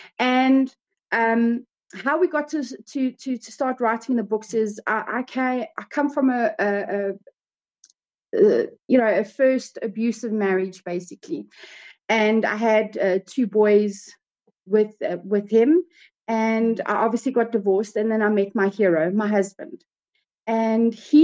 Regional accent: Gauteng, South Africa; I'm from South Africa. I stay in Johannesburg, Boksburg.

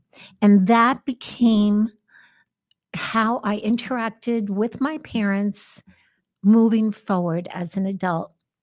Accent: United States; I wanted to be American, you know. I was born in this country. Yeah. I'm American, right?

